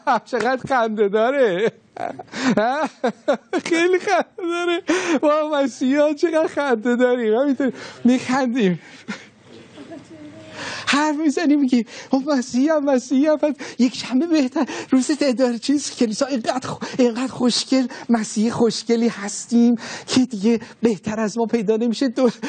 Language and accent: Persian; Iran; چقدر خوبه که ما ایرانیم دیگه، اینطوری هستیم دیگه